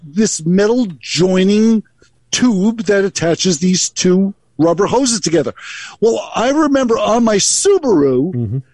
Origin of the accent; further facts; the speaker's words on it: California, United States; Because we're all from California.